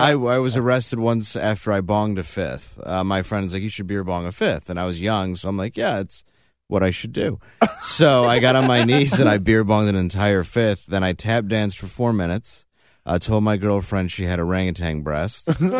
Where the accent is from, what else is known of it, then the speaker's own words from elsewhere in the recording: Detroit, Michigan, United States; now in Harlem, United States; Yes, I grew up in Detroit, and now I live in Harlem. It's a very lateral move.